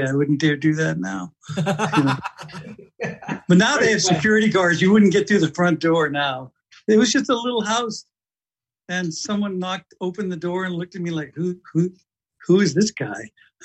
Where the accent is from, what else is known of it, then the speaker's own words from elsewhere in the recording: Bangor, Maine, United States; I'm from Bangor, Maine.